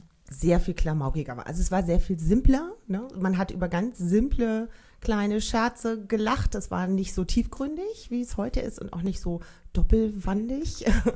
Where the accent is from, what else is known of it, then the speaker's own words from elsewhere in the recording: Berlin, Germany; born there; ich bin 1971 geboren in Berlin-Charlottenburg.